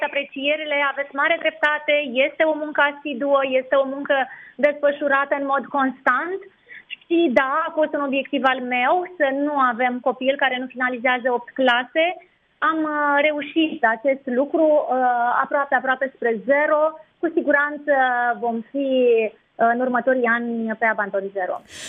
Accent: Iași, Iași County, Romania; sunt mândră că sunt din Iași

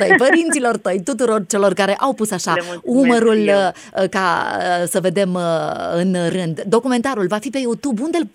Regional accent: Vaslui, Vaslui County, Romania; Eu sunt fată din Vaslui

